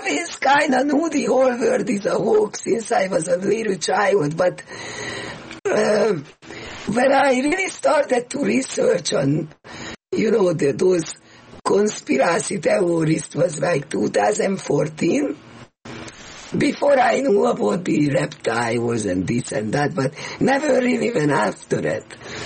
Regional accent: Hungary; now in Canada; Like I always felt with my personality out of line here in Canada, because I'm from Hungary, I'm energetic, I express myself

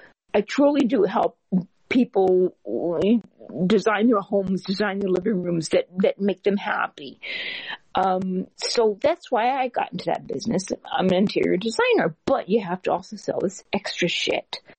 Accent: San Antonio, Texas, United States; I'm originally from San Antonio, and that's a big military city

